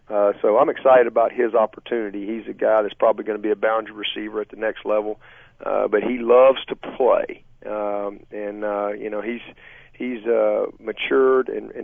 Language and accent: English; Alabama, United States; So, I'm from Alabama. I'm not the smartest guy